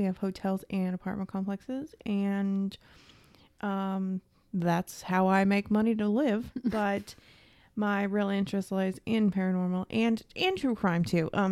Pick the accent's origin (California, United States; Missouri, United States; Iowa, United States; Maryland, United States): Missouri, United States; Winona; now in Springfield, United States; We are originally from Winona, Missouri.